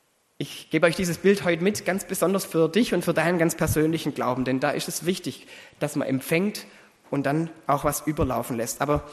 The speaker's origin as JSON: {"language": "German", "region": "Baden-Württemberg", "country": "Germany", "tie": "born or raised there", "said": "In der Nähe von meinem Heimatort, da gibt es ein schönes Kloster"}